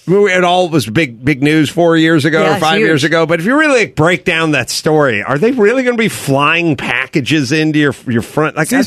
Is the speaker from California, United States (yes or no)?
yes; North Hollywood, California, United States; I grew up in North Hollywood, and the metal thing just didn't really hit that hard.